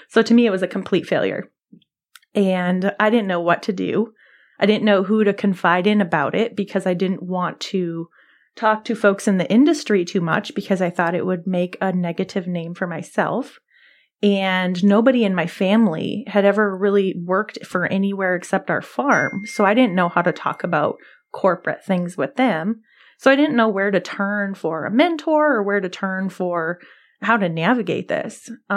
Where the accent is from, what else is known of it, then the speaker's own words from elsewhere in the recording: Three Oaks, Michigan, United States; I'm from Three Oaks, Michigan, which is home of Prancer.